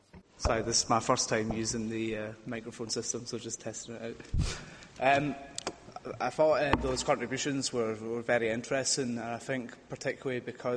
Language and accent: English; Scotland, United Kingdom; and I'm from Scotland in the UK.